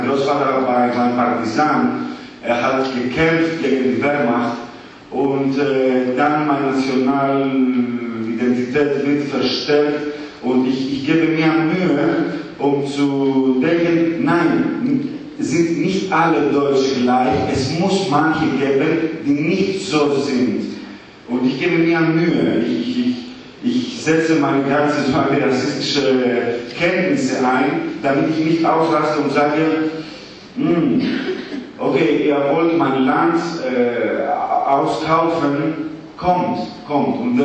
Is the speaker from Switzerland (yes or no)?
no; Greece; German is a second language; ich bin Grieche.